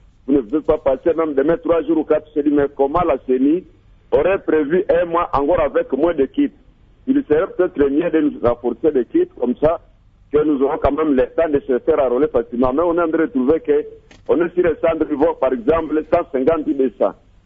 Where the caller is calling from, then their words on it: Butembo, North Kivu, DR Congo; quand je suis parti de Butembo.